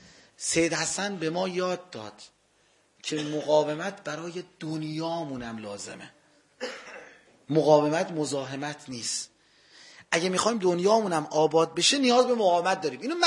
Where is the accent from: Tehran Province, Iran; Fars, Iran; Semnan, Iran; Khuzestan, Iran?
Khuzestan, Iran; Abadan; من خودم من بچه آبادان هستم، من پدرم و مادرم جفتشون سابقه جنگ دارم، ما خانوادگی تو عصر آبادان توی خود سده آبادان بودیم،